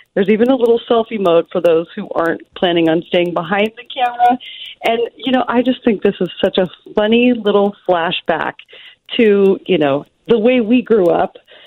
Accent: Alaska, United States; and I am from Alaska. I grew up in Alaska. I go back there in a few days.

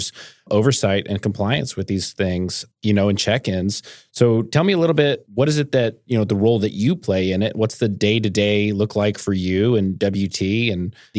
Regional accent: Alvin, Texas, United States; I was originally from the Houston area, actually closer to Galveston. I grew up down in Alvin is where I grew up.

